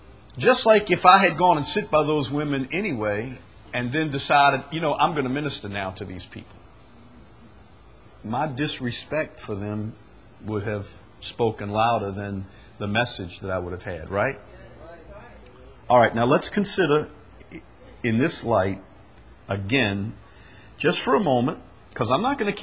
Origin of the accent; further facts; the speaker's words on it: United States; look, I'm an American. These are your crazy customs. We don't do that in America.